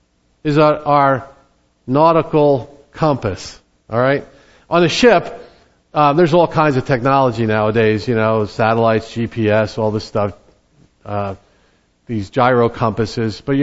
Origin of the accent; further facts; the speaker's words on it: New Jersey, United States; I kid around and say I'm from New Jersey, and my accent usually betrays me.